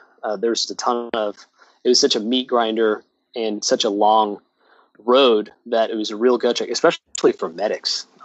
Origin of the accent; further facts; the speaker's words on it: New York, United States; And you and I talked about how I'm originally from New York. And I still had family in New York at the time.